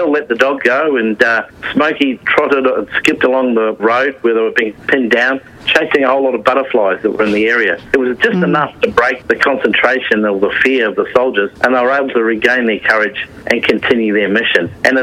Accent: Queensland, Australia; for me being a Queenslander too

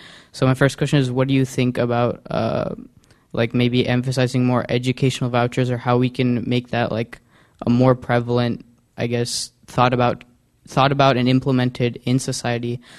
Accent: Kansas, United States; So I'm originally from Kansas

